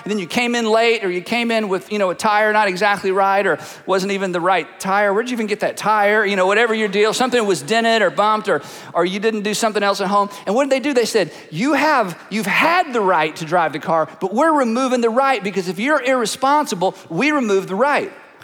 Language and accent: English; United States; Because that's how we think as Americans. I'm an American, I can do what I want.